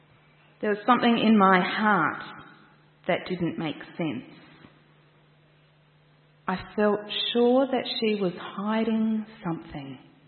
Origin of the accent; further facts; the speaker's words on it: Mildura, Victoria, Australia; I grew up near Mildura, so like Swan Hill